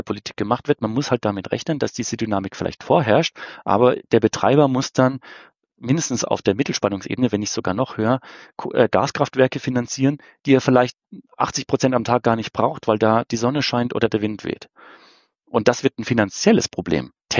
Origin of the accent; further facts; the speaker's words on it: Rhineland-Palatinate, Germany; ich bin eigentlich ursprünglich aus einem komplett anderen Landstrich. Ich komme aus dem Raum der Südpfalz